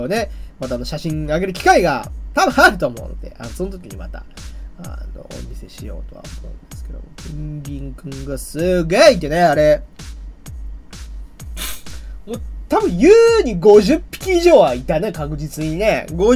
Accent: Hokkaido, Japan; 北海道にも、結構僕の地元の道東の方にあるですね

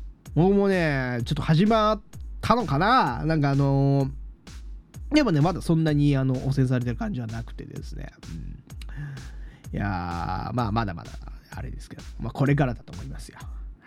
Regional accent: Hokkaido, Japan; どさんこ出身の僕から言わせると別にそんなに寒くはなかったんだけど

